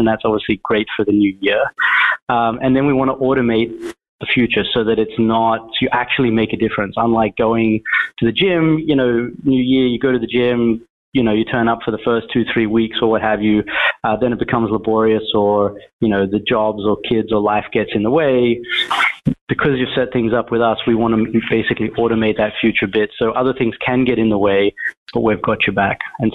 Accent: Australia; moved away as an adult; I'm an Aussie, as a few folks might be able to tell. But I came here about 15 years ago

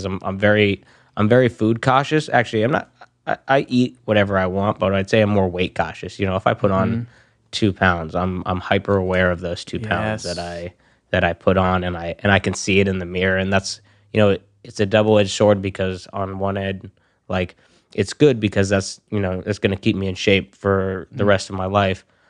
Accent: Marshfield, Massachusetts, United States; Marshfield, Massachusetts.

